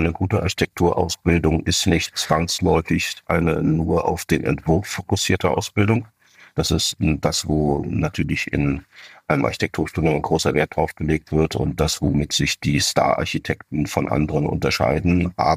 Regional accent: East Germany, Germany; weil ich bin im Osten in der DDR groß geworden und bin in, ja, ich würde mal sagen, relativ privilegierten Verhältnissen da aufgewachsen.

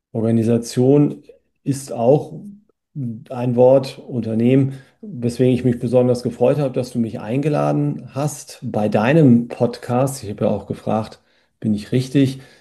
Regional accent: Hamburg, Germany; Ich komme aus Hamburg.

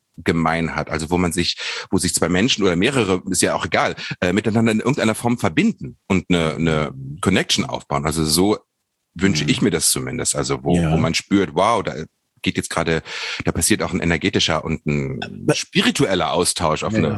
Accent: Harz, Germany; Guck mal, ich bin am Harzrand aufgewachsen, auf dem Land.

